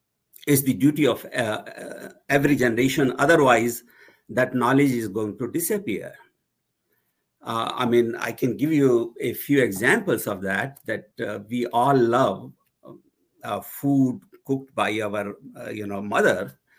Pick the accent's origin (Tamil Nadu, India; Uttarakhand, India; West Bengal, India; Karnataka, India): Uttarakhand, India; Haridwar; moved away as an adult; now in United States; I was raised in Holy City, Haridwar. And so, whatever I have achieved, I attribute to that town. And when I was in my early 20s, I decided to come to America.